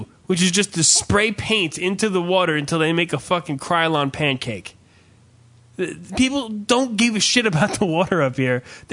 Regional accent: New Jersey, United States; No. We're from New Jersey. We're not from fucking... We're not Tommy Pantera out in the goddamn Crystal Springs of Colorado.

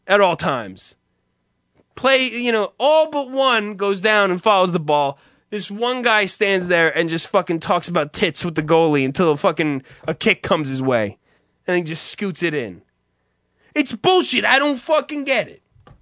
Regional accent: United States; I'm an American person. I probably shouldn't be as interested in this now as I am.

